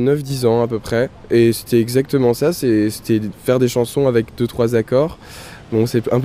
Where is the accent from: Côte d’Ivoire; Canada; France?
France; Tourotte, Hauts-de-France; also born or lived in Compiègne / Lille / Le Havre; Alors moi je viens de... je suis né à Compiègne, j'ai grandi à Tourotte, je suis allé au lycée à Noyon et ensuite j'ai vécu un petit peu à Lille puis au Havre. Voilà, donc j'ai pas mal bougé. Voilà, je suis un peu nomade avec des racines picardes.